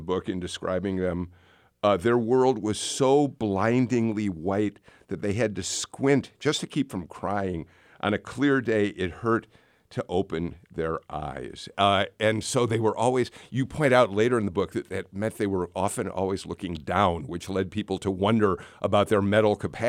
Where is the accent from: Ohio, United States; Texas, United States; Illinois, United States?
Illinois, United States; Chicago; When I was a boy growing up in Chicago, the outings that were by far the most magical for me were visits to Riverview Park.